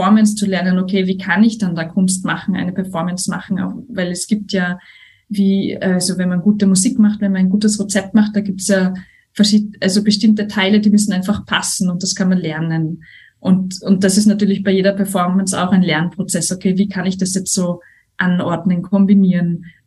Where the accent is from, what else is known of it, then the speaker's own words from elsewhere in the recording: Styria, Austria; accent: Styrian; Meine Muttersprache ist Deutsch, aber auch das Steirische.